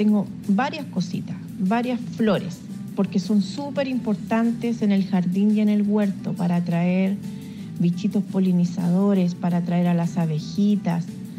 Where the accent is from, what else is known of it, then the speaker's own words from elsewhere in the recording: Lampa, Santiago Metropolitan Region, Chile; Soy de Chile, de la comuna de Lampa, región metropolitana.